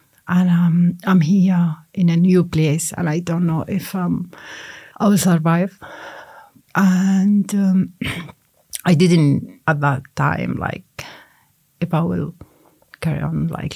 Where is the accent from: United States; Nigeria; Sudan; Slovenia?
Sudan; English is a second language; moved away; because I came with my status from Sudan